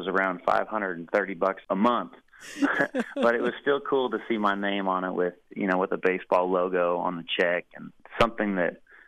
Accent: Oregon, United States; I'm from Oregon. I grew up on a family farm out there.

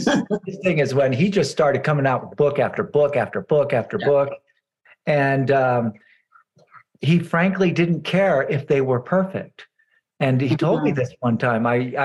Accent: Fresno, California, United States; She's a Chicana from here, from El Paso, and I'm from Fresno

